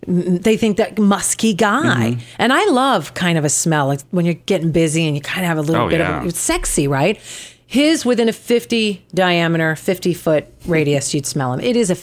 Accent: New Jersey, United States; accent: Jersey; Because I spent 2 years in speech class getting rid of it. A mother from Brooklyn, and I was raised in New Jersey.

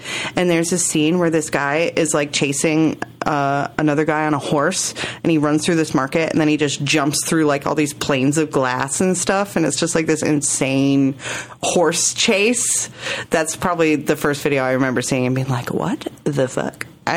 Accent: Cincinnati, Ohio, United States; No, it's just where I went to college. I grew up in Cincinnati, Ohio.

